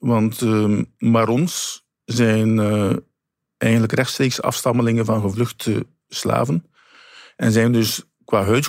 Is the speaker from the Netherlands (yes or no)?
no; Suriname; now in Belgium; Want ik ben ook een kind van een gemengd huwelijk. Ik ben in België geboren, in Suriname opgegroeid, terug naar België gekomen. Ik heb 2 keer dus gemigreerd.